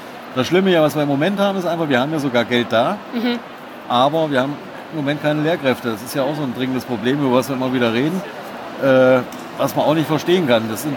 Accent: Hesse, Germany; ich bin auch aus Hessen.

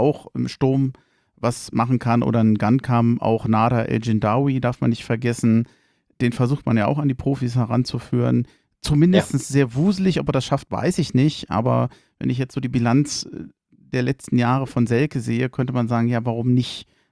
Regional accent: Berlin, Germany

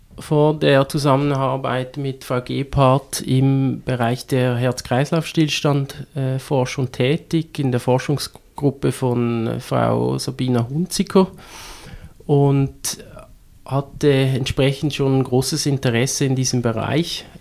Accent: Basel, Basel-Stadt, Switzerland; now in Germany; Ich bin in Basel aufgewachsen und habe auch hier studiert und auch lange am Unispital Basel gearbeitet, nach einem kurzen Abstecher nach Chur

